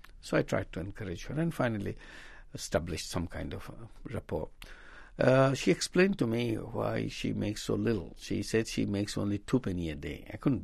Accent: Chittagong, Chittagong Division, Bangladesh; I have gone back to my hometown, Chittagong, and I joined Chittagong University as a teacher.

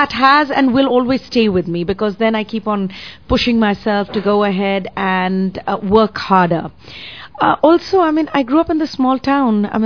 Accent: India; now in United States; I grew up in India, where my entire perception of America was from Archie Comics.

